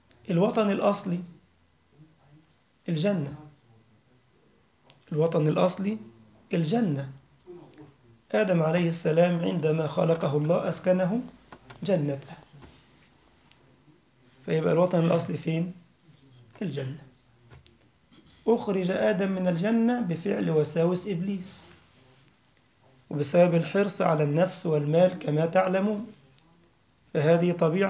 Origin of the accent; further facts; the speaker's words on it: Egypt; منذ أسبوع كان لنا تلميذة عندنا في مصر كنت أدرسها صغيرة جدا